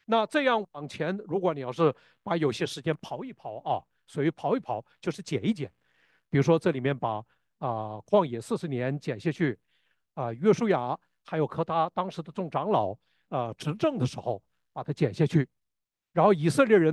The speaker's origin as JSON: {"language": "Chinese", "region": "Northeast China", "country": "China", "said": "你知道我是东北人"}